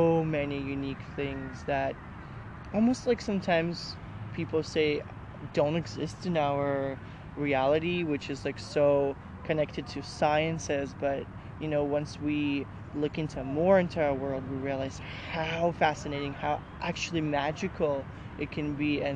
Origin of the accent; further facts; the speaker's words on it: Russia; growing up in Russia